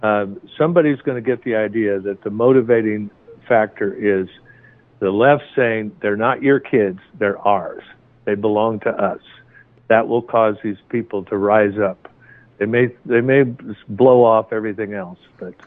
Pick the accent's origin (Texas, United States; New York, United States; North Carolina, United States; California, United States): California, United States; discuss the politics in my favorite state in the nation, my home state, California.